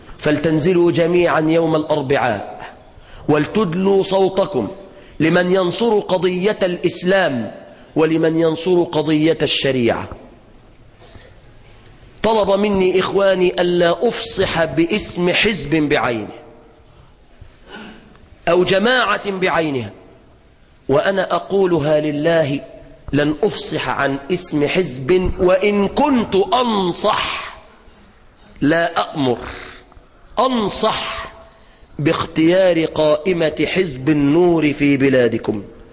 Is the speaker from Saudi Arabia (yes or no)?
no; Egypt